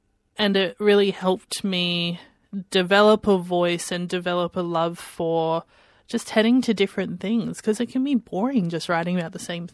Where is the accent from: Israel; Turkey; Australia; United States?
Australia; Adelaide, South Australia; So a lot of formative years in Adelaide.